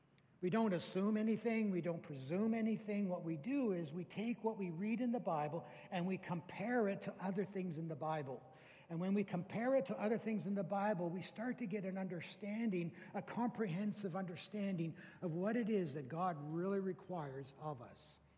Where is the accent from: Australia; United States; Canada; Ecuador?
Canada; Growing up in Canada, I remember as a young person the many local laws our town had about the Lord's Day, about Sunday.